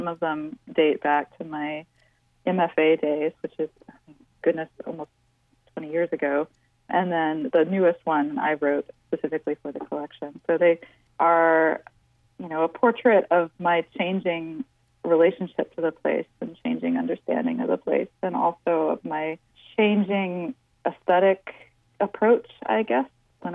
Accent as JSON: {"language": "English", "town": "Lake Charles", "region": "Louisiana", "country": "United States", "tie": "born or raised there", "said": "Well, I was raised by a single mother and my extended family. My grandparents were Cajuns from around Mamou and Vidry."}